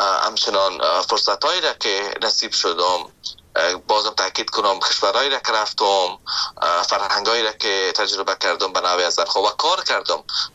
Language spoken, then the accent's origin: Persian; Afghanistan; now in Canada